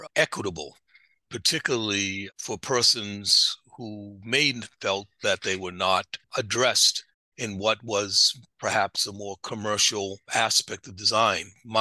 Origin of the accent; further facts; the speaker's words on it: Boston, Massachusetts, United States; moved away as an adult; now in San Francisco, United States; I'm from Boston, even though I'm here in San Francisco and have been here for the 33 years that you cited.